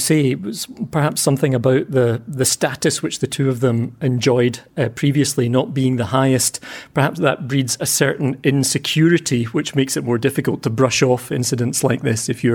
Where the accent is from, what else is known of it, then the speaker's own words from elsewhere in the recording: Lanark, Scotland, United Kingdom; When I was growing up in Lanark